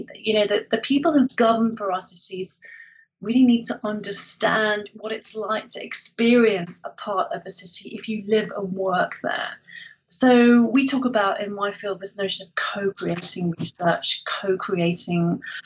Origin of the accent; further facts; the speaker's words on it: Edinburgh, Scotland, United Kingdom; which is my hometown of Edinburgh.